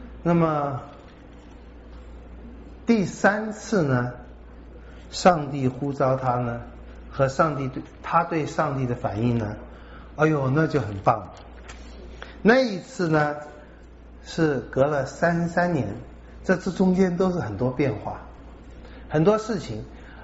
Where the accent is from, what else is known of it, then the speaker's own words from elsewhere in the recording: China; 这大家也看得出来，我们中国人那个关系啊，夫妻总是淡化的，把亲子之间看得强化一点。